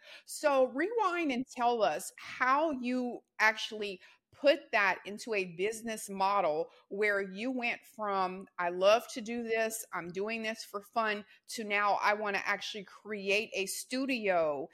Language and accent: English; Louisiana, United States; because I'm from Louisiana, so it was like a club song back when it first came out.